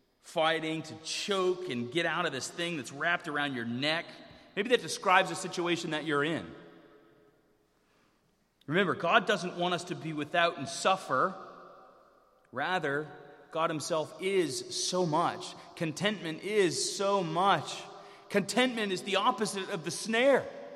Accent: North Carolina, United States; I could say hillbilly. I'm from Western North Carolina.

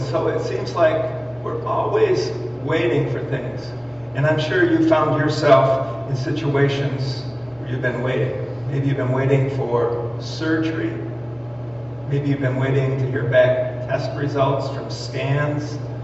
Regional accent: Waterloo, New York, United States; I also have to say that because I'm from Waterloo, New York.

